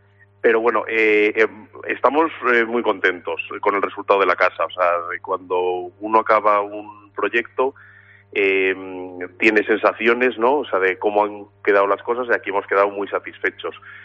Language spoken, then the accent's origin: Spanish; Madrid, Community of Madrid, Spain; nosotros que somos de Madrid y habitualmente trabajamos en municipios de mucha más población